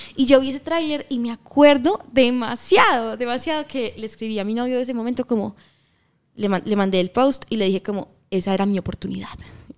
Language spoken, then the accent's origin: Spanish; Medellín, Antioquia, Colombia; yo soy de Medellín.